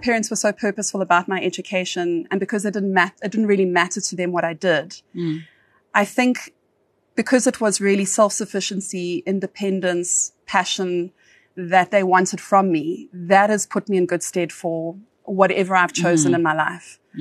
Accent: Johannesburg, Gauteng, South Africa; so I grew up in Joburg. I don't tell many people this. I was born in Springs. So I grew up in the East Rand. I grew up in a very sort of, let's call it traditional sort of setting, middle-class family.

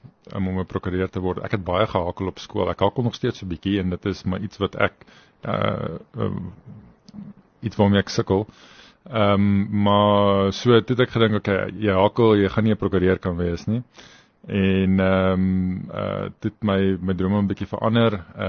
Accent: Bloemfontein, Free State, South Africa; ek was van Bloemfontein af gewees, daar was nie veel Olimpiese medalje, met wenners in Bloemfontein nie

